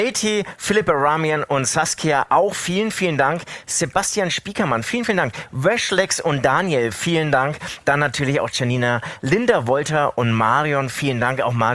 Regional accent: Bavaria, Germany; accent: Franconian; Gibt es das auch irgendwie so hier in Franken? Ich spreche zwar Fränkisch.

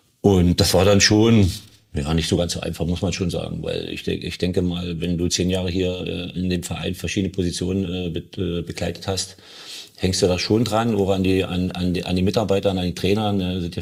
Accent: Wittichenau, Saxony, Germany; born there; ich bin nicht in Hoyerswerda geboren, ich bin in Wittichenau geboren, weil damals die Krankenhäuser waren überfüllt in der Kleinstadt.

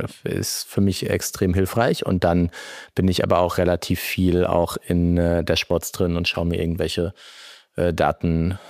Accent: Heidelberg, Baden-Württemberg, Germany; Ich bin 33 Jahre alt, geboren hier in Heidelberg. Schule gegangen, aufgewachsen, habe dann in Mannheim studiert

